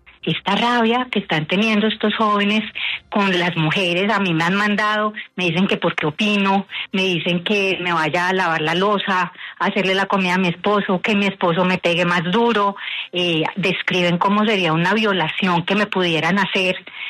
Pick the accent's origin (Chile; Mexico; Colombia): Colombia; Pereira, Risaralda; Yo soy pereirana.